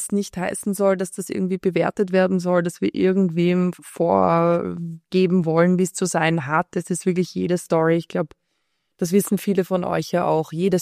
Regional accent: Vienna, Austria; ich bin ja eine typische Wiener Gantlerin

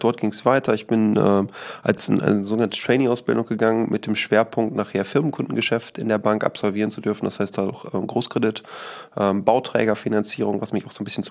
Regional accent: Rheine, North Rhine-Westphalia, Germany; Also aufgewachsen in Rheine, dann das Abi ganz klassisch gemacht.

